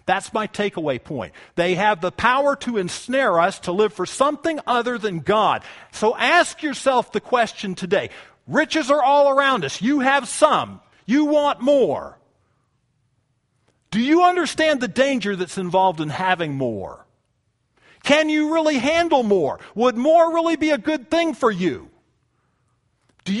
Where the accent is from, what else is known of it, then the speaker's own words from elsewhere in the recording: United States; I would have said, of course I believe in Jesus. I grew up in America.